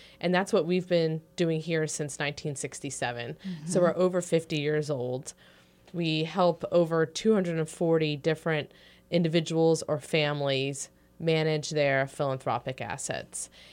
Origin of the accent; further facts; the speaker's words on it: Bethlehem, Pennsylvania, United States; So my background is I grew up in Bethlehem and attended Lehigh University. And upon graduation, I moved away and then eventually found my way back to Lehigh Valley, as many of us do.